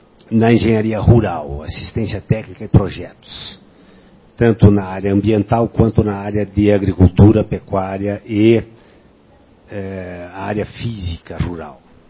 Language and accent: Portuguese; Soledade, Rio Grande do Sul, Brazil; Eu sou gaúcho de Soledade, no Rio Grande do Sul.